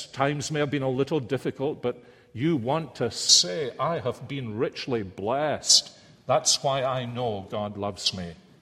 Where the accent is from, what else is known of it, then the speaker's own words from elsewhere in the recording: Columbia, South Carolina, United States; I'm from Columbia, South Carolina.